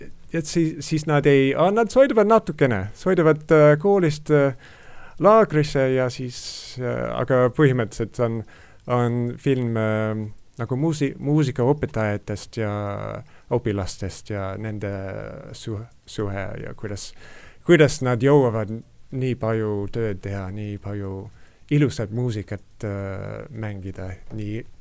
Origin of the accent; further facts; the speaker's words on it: Sydney, New South Wales, Australia; Estonian is a second language; aga Perth on minä olen Sydneys pärit. Sydney on kõige suurem linn.